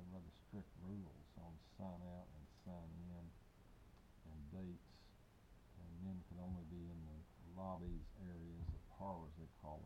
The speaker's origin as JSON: {"language": "English", "town": "Frankfurt", "region": "Hesse", "country": "Germany", "moved": "yes", "said": "My father had been in government in Frankfurt. We came from Frankfurt here, actually."}